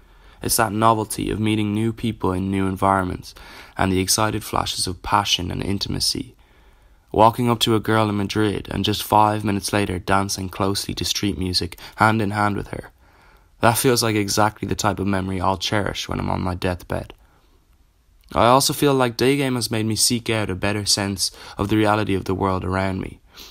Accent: Dublin, Leinster, Ireland; I'm from Dublin, Ireland, and I'm 18 years old, just out of school.

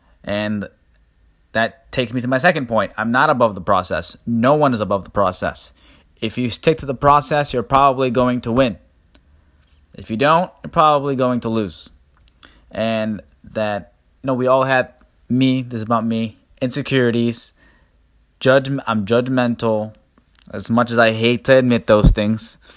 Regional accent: Dearborn, Michigan, United States; I'm from Dearborn, Michigan.

